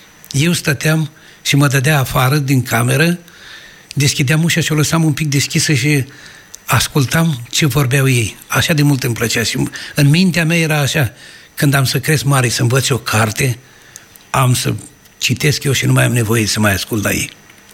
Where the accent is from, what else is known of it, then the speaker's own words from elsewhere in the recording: Dobruja, Romania; În zona Dobrogei.